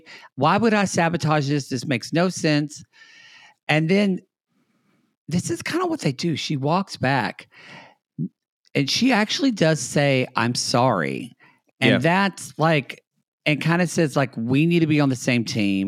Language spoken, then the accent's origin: English; Oklahoma, United States; I'm from Oklahoma. I've done some, and you're from South Carolina. We're from the country.